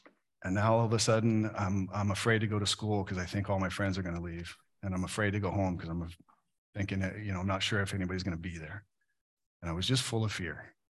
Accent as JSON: {"language": "English", "town": "Cut Bank", "region": "Montana", "country": "United States", "tie": "born or raised there", "also_born_or_lived": "Anaheim", "said": "I was born in Southern California to high school parents who didn't marry. And my mom got married when I was five, and we moved from Anaheim to Cut Bank, Montana, which is a town of 3,000 people."}